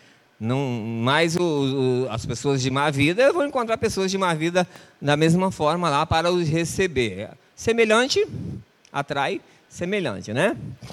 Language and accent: Portuguese; Mato Grosso, Brazil; now in Rio de Janeiro, Brazil; Eu, por exemplo, sou do Mato Grosso, fui conhecer minha esposa no Piauí, moro aqui no Rio de Janeiro.